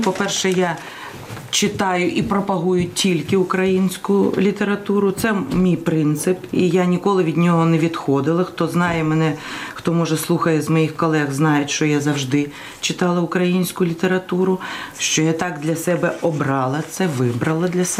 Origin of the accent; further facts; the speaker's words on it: Russia; Я вважаю, що я росіянка, мушу допомогти українцям